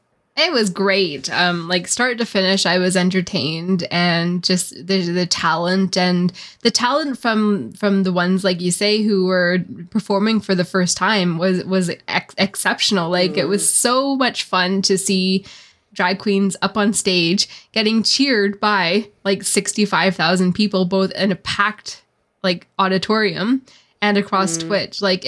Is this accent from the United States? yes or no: no; Belfast, Northern Ireland, United Kingdom; oh, you're from Dublin, I'm from Belfast